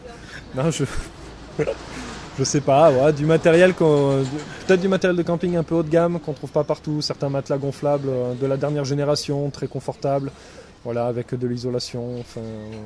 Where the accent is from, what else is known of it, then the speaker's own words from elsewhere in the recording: Auvergne-Rhône-Alpes, France; Moi, je suis auvergnat, donc je connaissais un petit peu déjà le monde rural, parce que je suis vraiment dans la chaîne des puits, au milieu des volcans.